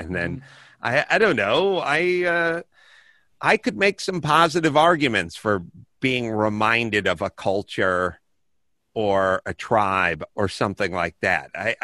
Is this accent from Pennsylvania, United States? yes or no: no; North Hollywood, California, United States; Again, I was 9 and from North Hollywood and had no idea what a husk was.